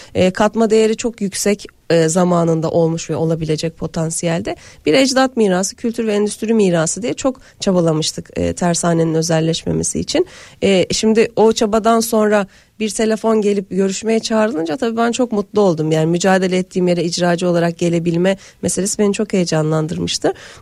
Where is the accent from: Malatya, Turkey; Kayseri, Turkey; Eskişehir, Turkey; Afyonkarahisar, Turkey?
Eskişehir, Turkey; born there; now in Istanbul, Turkey; Eskişehir doğumluyum. Ben 99 senesinde İstanbul'a geldim.